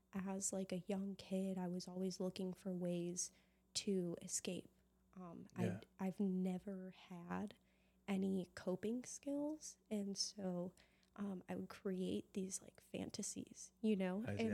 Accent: Chicago, Illinois, United States; And we moved to Chicago. And so I grew up in Chicago from about the time I was 5 until 2018. I was like 22, okay.

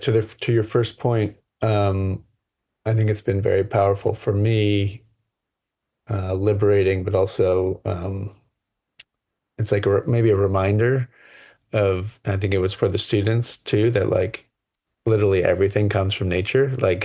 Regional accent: Manhattan, New York, United States; I grew up in Manhattan, but spent a lot of time in the woods of Westchester and camping all over the Southeast, where my extended family is.

